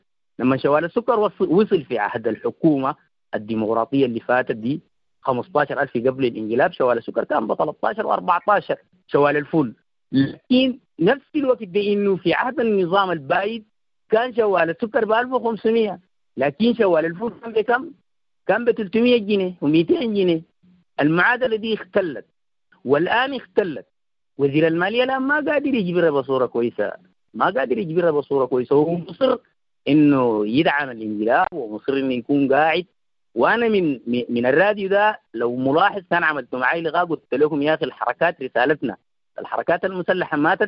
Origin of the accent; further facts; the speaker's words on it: Sudan; نحن كشعب سوداني